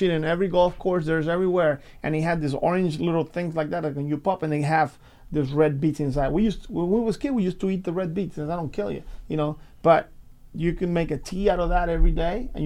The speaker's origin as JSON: {"language": "English", "country": "Puerto Rico", "tie": "born or raised there", "said": "I grew up with in Puerto Rico"}